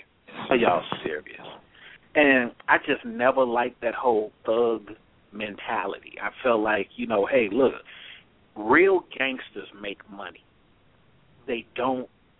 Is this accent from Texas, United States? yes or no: no; Oakland, California, United States; And, you know, I used to tell the story growing up in Oakland.